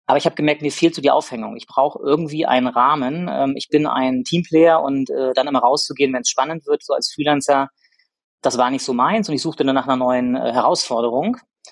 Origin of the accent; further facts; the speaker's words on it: Rostock, Mecklenburg-Vorpommern, Germany; born there; Ich bin gebürtiger Rostocker und da ist so Hamburg dann so die nächstgelegene größere Stadt, in der man dann auch arbeiten will.